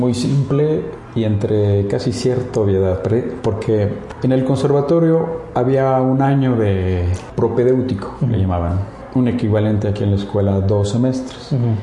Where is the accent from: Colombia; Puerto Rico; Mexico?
Mexico; Valle de Bravo, State of Mexico; yo soy de Valle de Bravo, Estado de México, y las clases eran en la capital del Estado de México, Toluca.